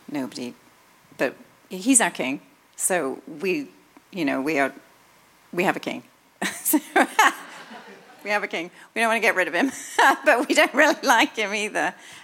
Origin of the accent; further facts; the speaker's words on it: England, United Kingdom; I was a Christian growing up in England